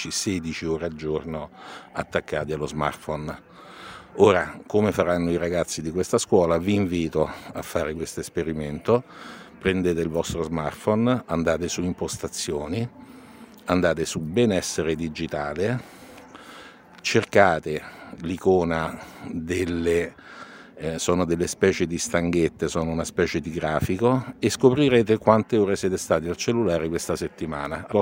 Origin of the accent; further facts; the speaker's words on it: Albano Laziale, Lazio, Italy; ma sono comunque a sud di Roma, siamo dei Colli Albani, di Albano Laziale